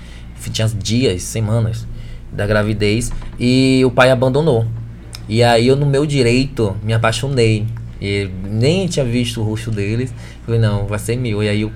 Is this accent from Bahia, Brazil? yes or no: yes; Camaçari, Bahia, Brazil; porque a gente é de Camaçari e a gente tem mais publicidade aqui em Salvador para lá.